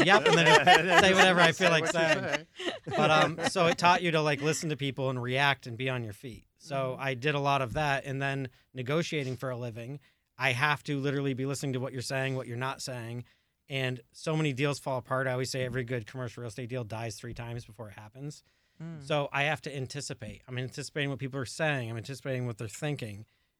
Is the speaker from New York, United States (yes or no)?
yes; Saranac Lake, New York, United States; born there; I was born in Saranac Lake, New York, which is a very, very small place in upstate New York.